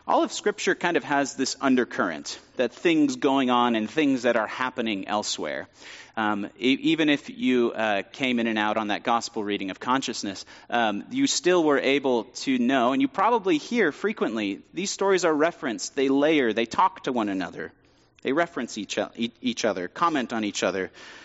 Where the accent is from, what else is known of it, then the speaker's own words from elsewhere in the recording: Abilene, Texas, United States; born there; I was born in Abilene, I can make that joke.